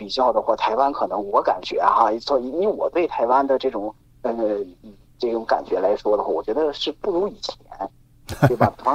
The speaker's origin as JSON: {"language": "Chinese", "country": "China", "said": "咱们大陆这边就是也许这个文化的这些场景啊景物这些都还在"}